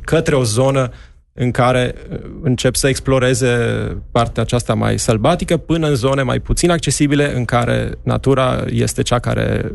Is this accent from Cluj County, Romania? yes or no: yes; Cluj-Napoca, Cluj County, Romania; pe lângă faptul că suntem clujeni, chiar dacă eu locuiesc în altă parte, dar rămân clujan